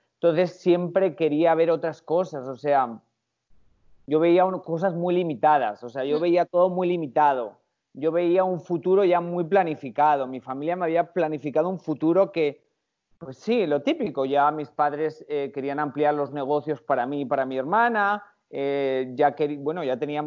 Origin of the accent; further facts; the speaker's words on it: Spain; born there; soy español de nacimiento